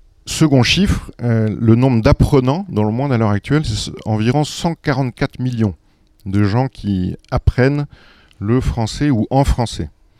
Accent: France; même en tant que Français.

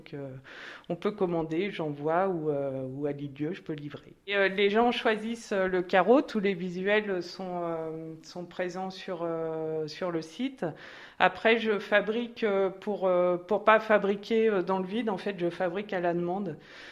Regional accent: Normandy, France; now in Île d'Yeu, France; j'ai ouvert mon atelier en Normandie, parce que je viens de Normandie, en 2012.

